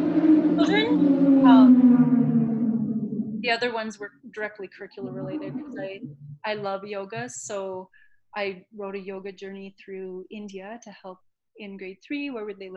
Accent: Okotoks, Alberta, Canada; I grew up in Okotoks.

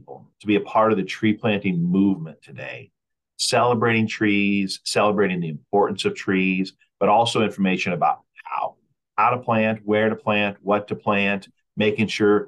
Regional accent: Lincoln, Nebraska, United States; also born or lived in Arizona / California / Austin; I grew up in Lincoln, Nebraska, which is where I'm speaking with you from today. I grew up in Lincoln, moved away right after college to Arizona for a while, California for a while. I was in Austin, Texas for 10 years

